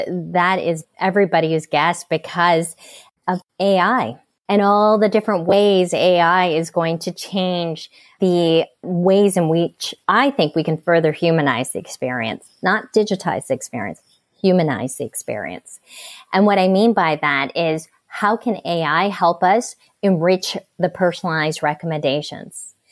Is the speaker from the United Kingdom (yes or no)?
no; Canada; And I'm from Canada too, so it also pays homage to where I came from.